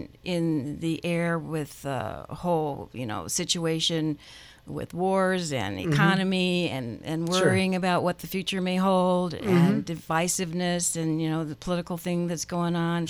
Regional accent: Colorado, United States; But on my way home, I was in Colorado. I'm from Colorado.

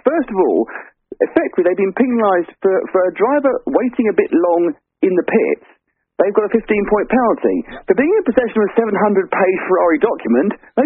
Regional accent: England, United Kingdom; I must admit, I was with Alonso, despite being English, I was with Alonso the whole way

